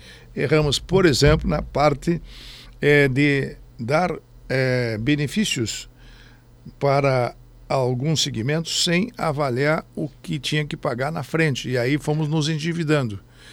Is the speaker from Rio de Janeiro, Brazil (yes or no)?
no; Santo Ângelo, Rio Grande do Sul, Brazil; Eu sou aqui de Santo Anjo, né?